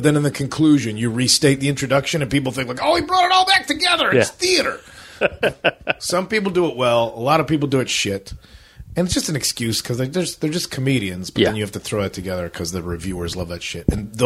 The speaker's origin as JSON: {"language": "English", "country": "Australia", "said": "We're like, nah, I'm Australian."}